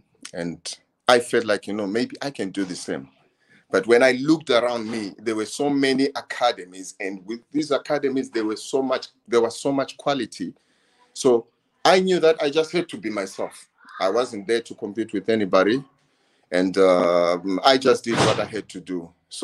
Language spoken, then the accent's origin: English; Zimbabwe; Well, when we were growing up, there were so many legends in our city.